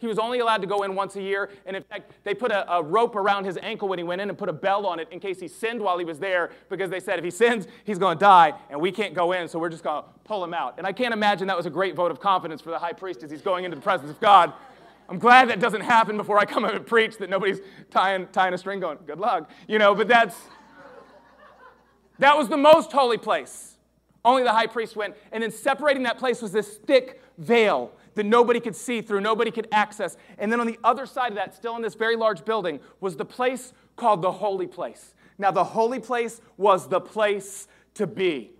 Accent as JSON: {"language": "English", "region": "the South", "country": "United States", "tie": "born or raised there", "said": "Now listen, y'all, I grew up in the South."}